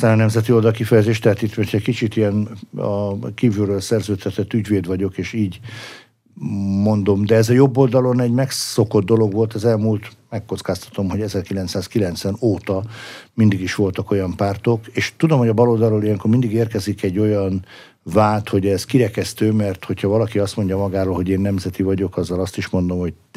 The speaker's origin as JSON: {"language": "Hungarian", "town": "Veszprém", "region": "Veszprém County", "country": "Hungary", "tie": "born or raised there", "said": "a szülővárosom Veszprém készült arra, hogy Európa kulturális fővárosa legyen"}